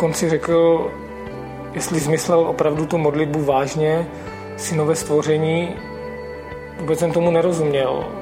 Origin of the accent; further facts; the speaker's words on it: Mladá Boleslav, Central Bohemian Region, Czechia; jsem z Mladé Boleslavy.